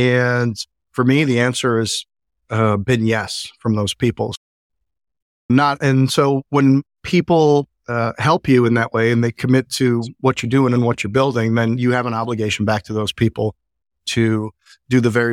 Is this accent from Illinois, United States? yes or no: yes; Chicago, Illinois, United States; now in Boone, United States; I came out there from Chicago. So a little culture shock for everybody involved, but it was great.